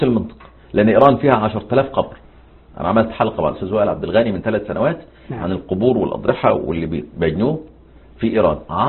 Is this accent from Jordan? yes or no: no; Egypt; احنا دافنينه سوا. مثلا عندنا في مصر